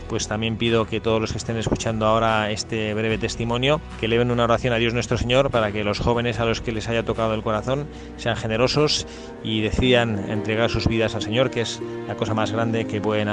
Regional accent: Madrid, Community of Madrid, Spain; soy un sacerdote madrileño y estoy regresando a Madrid

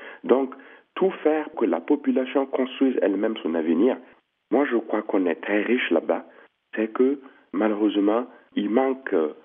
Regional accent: Burkina Faso; moved away as an adult; j'ai obtenu une petite bourse de l'État burkinabé pour être formé comme menuisier pendant 4 ans.

